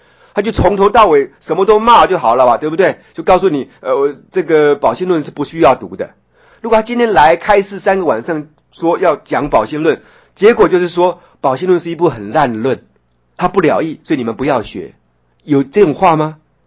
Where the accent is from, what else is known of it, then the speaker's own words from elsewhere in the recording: Taiwan; 从这一点就可以知道我们台湾人